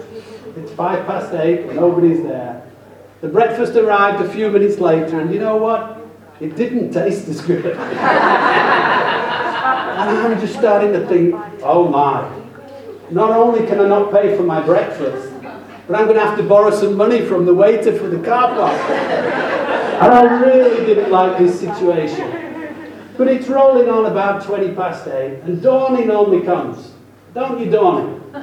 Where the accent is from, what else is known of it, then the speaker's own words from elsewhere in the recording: United Kingdom; I'm British, I would never have a man bag.